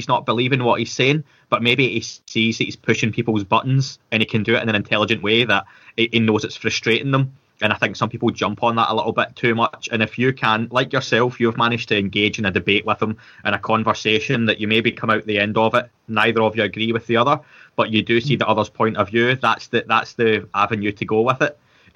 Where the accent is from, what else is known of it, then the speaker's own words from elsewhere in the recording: Scotland, United Kingdom; Yeah, and being Scottish, I would disagree with the English accent helping.